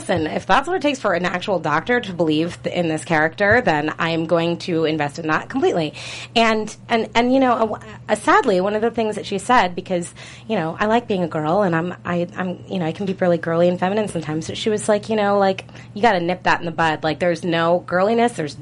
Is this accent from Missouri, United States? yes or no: no; Milwaukee, Wisconsin, United States; now in New York, United States; Well, I grew up in Wisconsin, but I moved here.